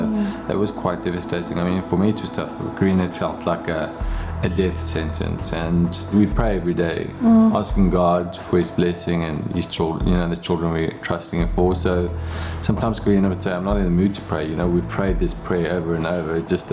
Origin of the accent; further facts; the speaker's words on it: Rustenburg, North West, South Africa; We grew up in Rustenburg.